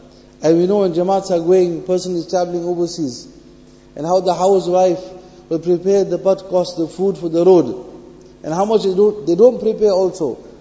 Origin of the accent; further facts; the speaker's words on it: South Africa; Me back home in South Africa, in my hometown, going from supermarket to supermarket, buying the ingredients, my wife preparing the food in my kitchen back home